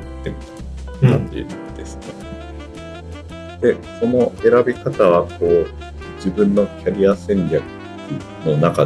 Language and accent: Japanese; Sendai, Miyagi, Japan; 地元の仙台で入った会社があって、